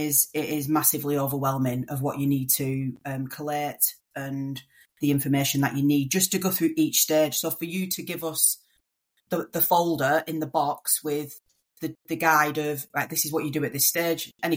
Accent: North West England, United Kingdom; Yeah, that's me, a northerner, yeah.

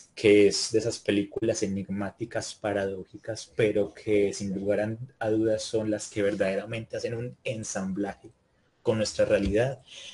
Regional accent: Colombia; Porque si en algo somos buenos los colombianos es en dejar las causas importantes a cosas que opinan de ellas.

